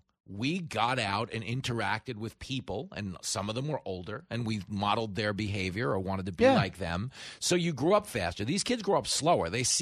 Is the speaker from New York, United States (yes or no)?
yes; New York City, New York, United States; obviously I'm a New Yorker and I spent a lot of time driving a cab here.